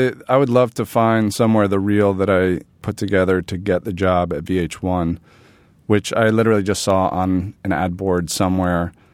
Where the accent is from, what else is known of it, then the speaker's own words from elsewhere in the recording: New York, United States; now in Brooklyn, United States; I grew up in Manhattan.